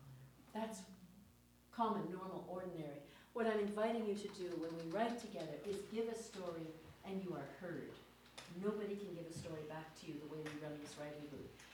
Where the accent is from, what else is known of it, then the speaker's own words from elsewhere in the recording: Seattle, Washington, United States; moved away as an adult; now in Edmonton, California, United States; I come from Edmonton, Alberta. And I grew up in Seattle. And I got to Edmonton in 1971